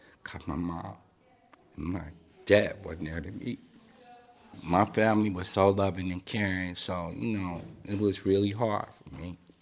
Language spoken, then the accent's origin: English; Cincinnati, Ohio, United States; Well, in 1985, I was arrested for a murder and a robbery in the state of Ohio. I'm from Cincinnati, Ohio.